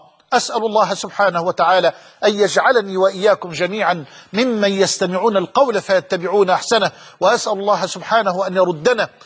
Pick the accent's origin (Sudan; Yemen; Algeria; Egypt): Egypt; وأسأله أن ينزل على بلدنا مصر من رحماته وبركاته